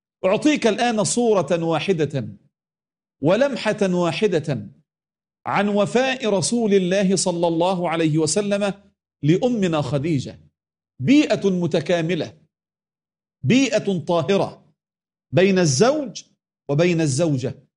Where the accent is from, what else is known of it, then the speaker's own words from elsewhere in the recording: Egypt; يعني ما يعرف عندنا في مصر العش والملح ما يهنش إلا على ابن الحرام